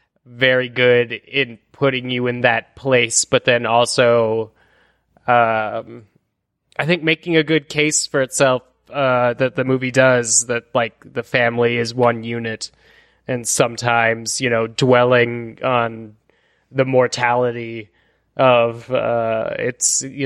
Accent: Colorado, United States; as I was when I was a 13-year-old child growing up in Colorado, and wanted to go.

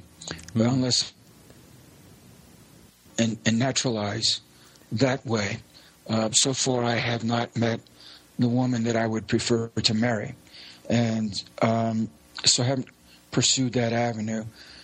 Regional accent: Virginia, United States; moved away as an adult; now in Ecuador; Well, I'm a native Virginian. I was born and reared in Virginia on the east coast of the United States back in the late 50s and 60s and early 70s.

